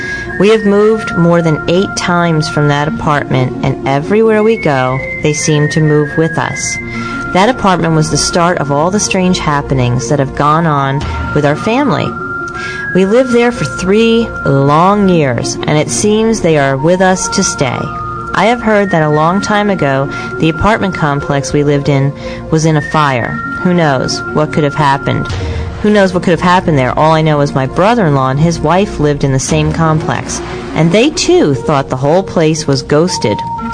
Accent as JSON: {"language": "English", "town": "Hackettstown", "region": "New Jersey", "country": "United States", "tie": "born or raised there", "said": "I have friends in my hometown of Hackettstown"}